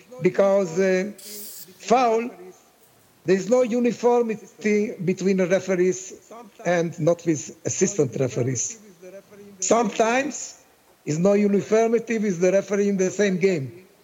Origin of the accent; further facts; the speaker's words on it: Hungary; first language Hungarian; English is a second language; I speak Hungarian, it's my mother language.